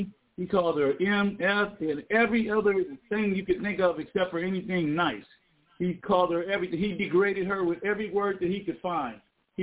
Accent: Los Angeles, California, United States; So it's in my hometown, yes, Los Angeles, California.

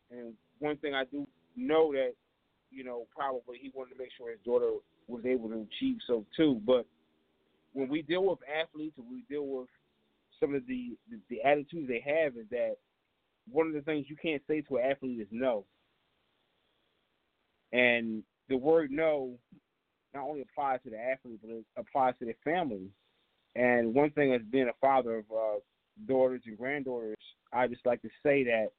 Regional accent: Philadelphia, Pennsylvania, United States; In case you just want to know, we're from Philadelphia, PA, most of us right here on the air.

